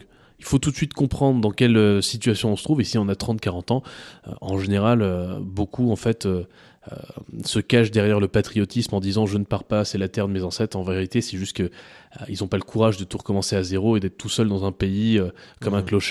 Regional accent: Vannes, Brittany, France; globalement, moi j'ai grandi en France. Je suis né à Vannes, dans le Morbihan, d'une famille de militaires.

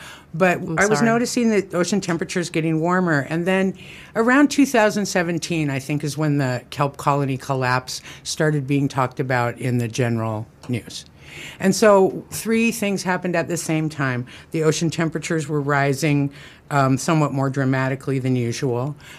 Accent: West Coast, United States; Yeah, most of my life I grew up on the West Coast, and my mom was, my parents are both teachers

